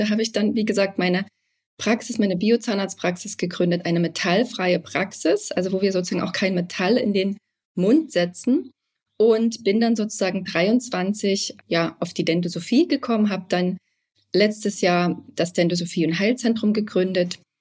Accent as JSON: {"language": "German", "region": "Brandenburg", "country": "Germany", "said": "bin ursprünglich, komme ich aus Brandenburg, habe aber in Dresden studiert Zahnmedizin"}